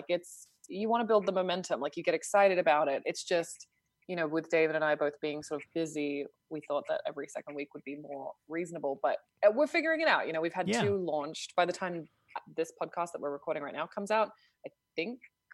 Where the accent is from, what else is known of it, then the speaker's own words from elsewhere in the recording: Australia; born there; I was born in Australia, but that's kind of I am Australian, but that being born actually on the soil of Australia was kind of a fluke move